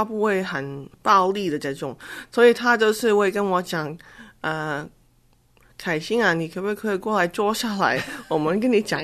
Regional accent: Hong Kong; 因为我们长大的地方都不太一样，我在香港他在北京

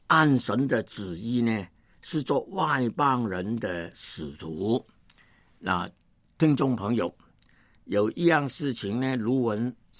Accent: Hong Kong; born there; 我是1938年在香港出生。

